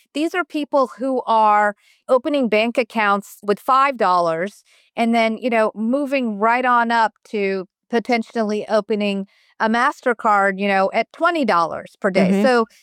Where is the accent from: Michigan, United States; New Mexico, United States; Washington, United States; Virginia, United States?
Virginia, United States; when I think of middle class, because I grew up in Virginia, I think about 2-car garage and a house and a neighbor on a cul-de-sac.